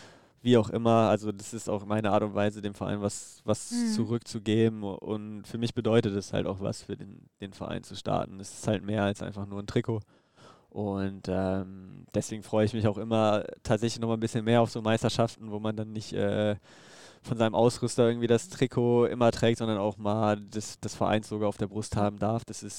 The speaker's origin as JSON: {"language": "German", "town": "Düsseldorf", "region": "North Rhine-Westphalia", "country": "Germany", "tie": "born or raised there", "said": "Und wie gesagt, Düsseldorf ist meine Heimat, da fühle ich mich wohl, da ist meine Familie"}